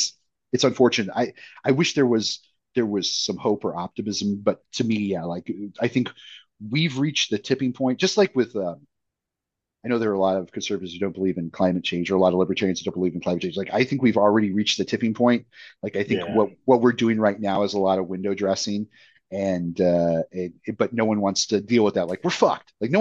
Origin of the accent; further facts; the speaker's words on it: Oregon, United States; in the area that I grew up in Oregon, really rural, but a smaller Mexican community, a lot of Mexicans and whites, poor people living together.